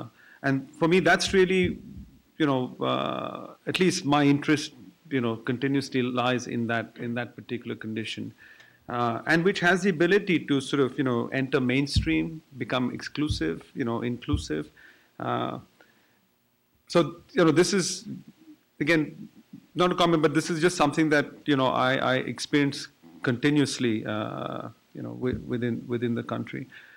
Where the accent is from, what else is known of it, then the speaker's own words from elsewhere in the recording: India; the way we look at things, being Indian